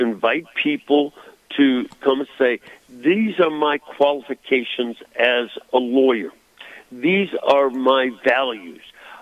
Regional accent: Chicago, Illinois, United States; As a Chicagoan, it sounded, well, politics as usual.

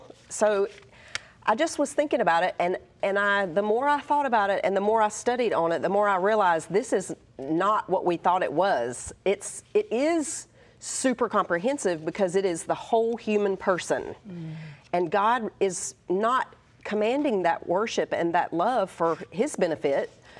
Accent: Tennessee, United States; Well, first, I'm from Tennessee, so I'm a neighbor.

